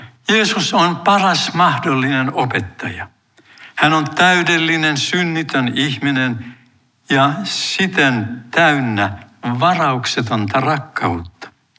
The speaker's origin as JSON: {"language": "Finnish", "town": "Tampere", "region": "Pirkanmaa", "country": "Finland", "tie": "born or raised there", "said": "Lapsuuteni ja nuoruuteni kotikaupungissa Tampereella"}